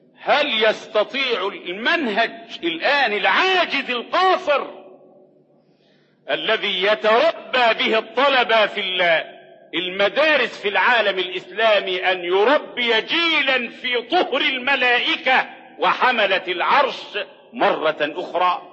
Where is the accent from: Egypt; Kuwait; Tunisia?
Egypt; وعندنا في مصر 2 مليون شمام